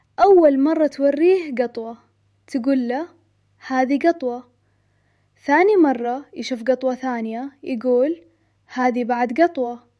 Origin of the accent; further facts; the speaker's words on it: Saudi Arabia; وش علاقته فينا كسعوديين؟